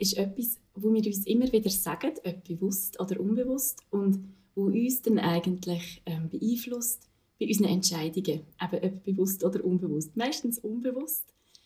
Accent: Switzerland; Bei uns in der Schweiz, sage ich jetzt, spielt Geld sicher immer eine wichtige Rolle

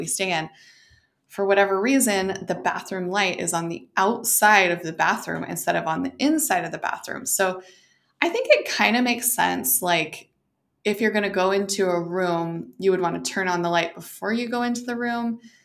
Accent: Boise, Idaho, United States; I've had some friends in my hometown of Boise since I was 5 and others since I was 14, 13, 14, 12, that range.

